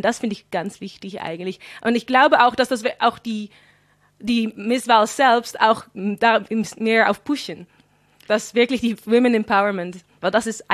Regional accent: Flevoland, Netherlands; German is a second language; ich bin dann in Flevoland aufgewachsen. Und das ist wirklich sehr multikulti dort.

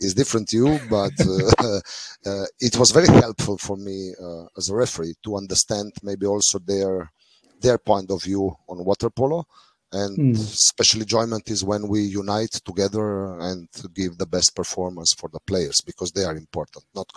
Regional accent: Kranj, Upper Carniola, Slovenia; English is a second language; Like you mentioned, I come from Kranj. Kranj is, let's say, capital of the north part of Slovenia.

